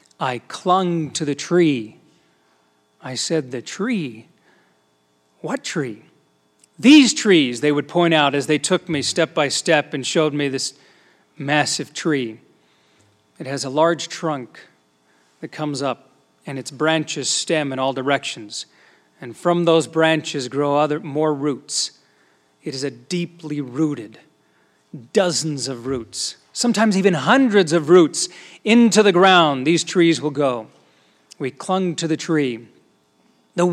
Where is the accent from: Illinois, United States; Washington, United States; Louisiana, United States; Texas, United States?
Texas, United States; Houston; I'm from Houston, of course.